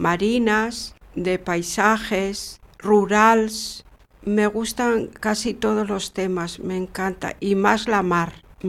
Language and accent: Spanish; Sama de Langreo, Asturias, Spain; nosotros allá en mi pueblo, en Sama de Langreo, teníamos un vecino que era pintor